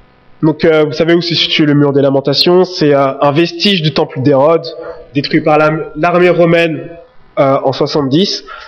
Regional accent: Belgium; accent: Belgian accent; c'est pas mon accent belge

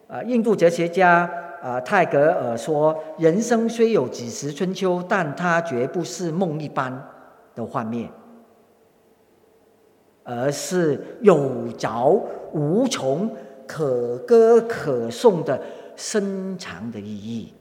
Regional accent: China; 不像我们中国人客气话，你吃饭了没有啊？

